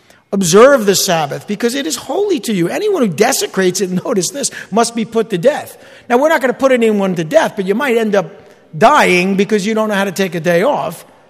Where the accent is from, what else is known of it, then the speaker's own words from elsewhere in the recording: East Rutherford, New Jersey, United States; I grew up in East Rutherford over here